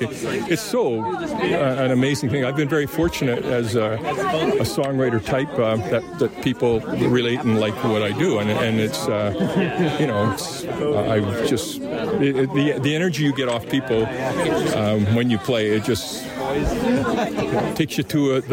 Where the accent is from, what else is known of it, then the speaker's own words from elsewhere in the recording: Smithers, British Columbia, Canada; I'm from Smithers, or Telqua High Road, somewhere near there.